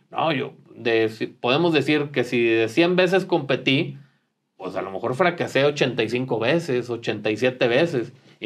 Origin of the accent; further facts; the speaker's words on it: Saltillo, Coahuila, Mexico; soy saltillense, soy coahuilense, soy mexicano, o sea, estoy representando a mi país en la máxima justa deportiva